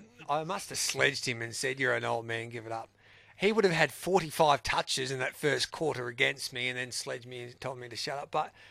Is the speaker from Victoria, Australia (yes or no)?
yes; Mildura, Victoria, Australia; So I went back to my hometown at Mildura, and I probably thought I was better than I was.